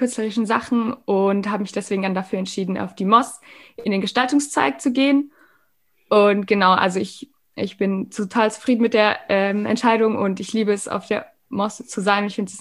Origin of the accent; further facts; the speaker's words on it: Sauerlach, Bavaria, Germany; also born or lived in Munich; Ich bin 2001 in München geboren und bin jetzt 19 Jahre alt. Und ich bin im Süden von München in Sauerlach aufgewachsen mit zwei Schwestern